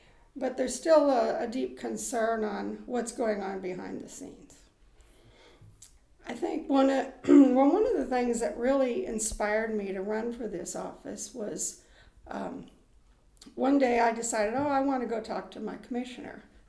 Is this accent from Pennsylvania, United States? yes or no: no; Atwood, Kansas, United States; I was born out in Northwest Kansas in Atwood and raised in a rural community.